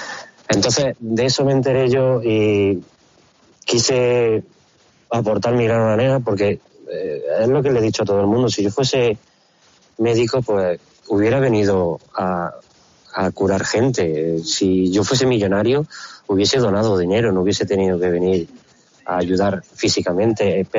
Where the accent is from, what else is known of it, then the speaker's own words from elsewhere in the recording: Spain; now in Ukraine; yo no soy el típico español que ha estado aquí 2 semanas